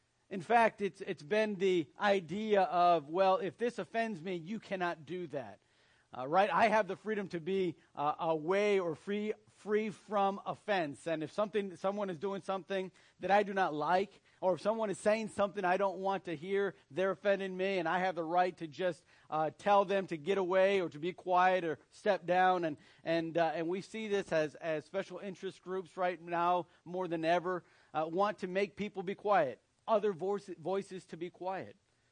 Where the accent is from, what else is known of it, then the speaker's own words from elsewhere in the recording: United States; born there; I thank God that He placed me in this country, allowed me to be born in this country. I love this country.